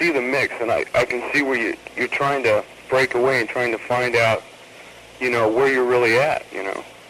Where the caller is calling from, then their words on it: California, United States; Yeah. I'm from Orange County. And, you know, down here, you know, we don't get many of, I don't hear much Latin music down here